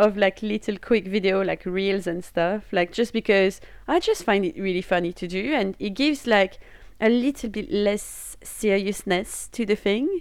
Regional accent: France; accent: French; English is a second language; As long as it's okay for you to talk to me and understand my French accent, I think it's fine.

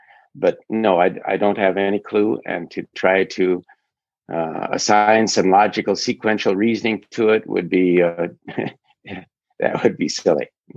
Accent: Midwest, United States; also born or lived in Asia; I grew up in the American Midwest with a fundamentalist family, completely rebelled against that. Went to Asia, studied Asian philosophies for 4 or 5 years in the late 60s and early 70s.

